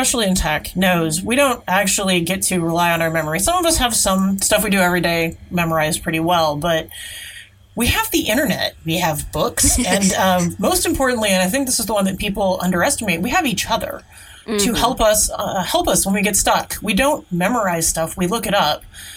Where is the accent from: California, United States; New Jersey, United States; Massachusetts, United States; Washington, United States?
Washington, United States; I grew up in the Seattle area.